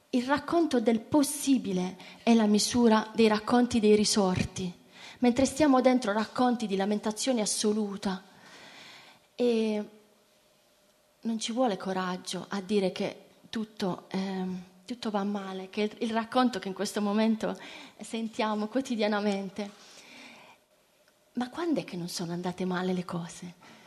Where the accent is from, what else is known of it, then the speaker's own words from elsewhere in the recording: Bari, Apulia, Italy; Io sono nata a Bari, una città dalla temperatura molto mite